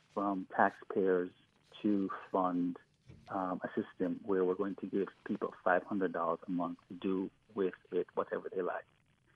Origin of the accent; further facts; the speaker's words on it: Jamaica; Well, I'm Caribbean black. I was born and raised in Jamaica.